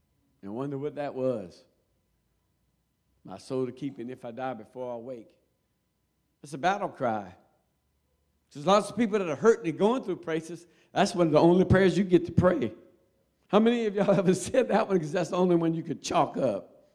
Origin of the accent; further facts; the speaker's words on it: Louisiana, United States; I'm from Louisiana, and I got the Holy Ghost in Georgia.